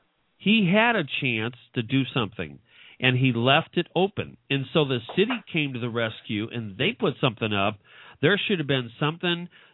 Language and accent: English; St. Louis, Missouri, United States; Look, I came from St. Louis.